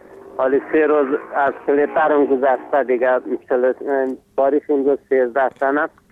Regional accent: Ghorband, Parwan, Afghanistan; از اوربند.

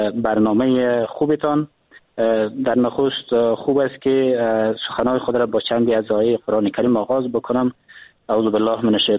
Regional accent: Afghanistan

